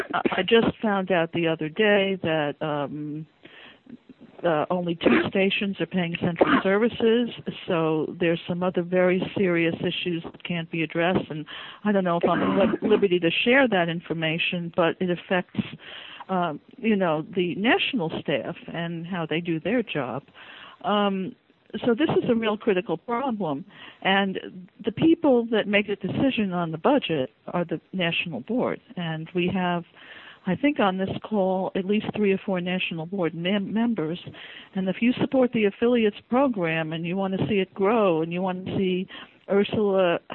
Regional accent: New York, United States; Well, I'm from New York, but I live in Brooklyn now.

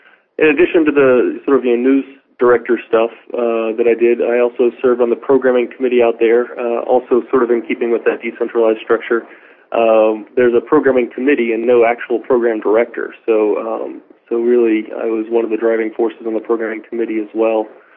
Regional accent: West Virginia, United States; I grew up in West Virginia and went to college at West Virginia University. So I'm a little bit closer to home than I was.

